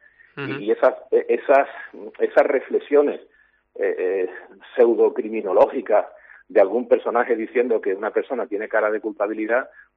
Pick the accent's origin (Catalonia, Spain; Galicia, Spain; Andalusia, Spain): Andalusia, Spain; Cádiz; ya que estamos hablando de una emisora de mi tierra de Cádiz